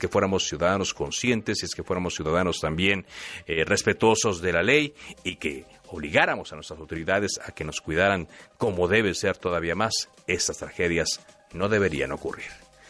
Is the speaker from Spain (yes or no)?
no; Mexico; Como mexicanos, yo veía mucho algunos mensajes